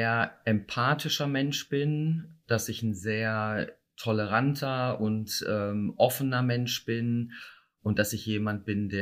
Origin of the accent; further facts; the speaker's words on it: North Rhine-Westphalia, Germany; now in Hamburg, Germany; Ja, ich lebe in Hamburg seit knapp 30 Jahren. Ich komme eigentlich aus dem Ruhrgebiet.